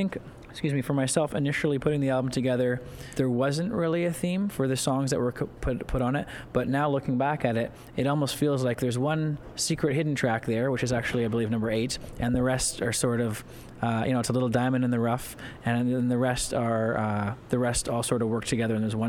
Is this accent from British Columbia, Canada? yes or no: no; Toronto, Ontario, Canada; I did play my hometown, Toronto, on the 24th of January